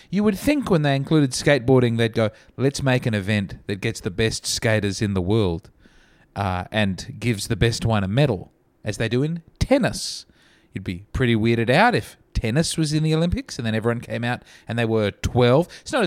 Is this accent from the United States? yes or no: no; Australia; I'm in Australia and I'm from Australia.